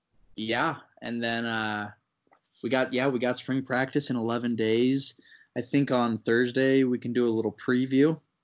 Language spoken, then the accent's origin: English; Hollywood, California, United States; It's a hamburger place in Hollywood, which is my hometown.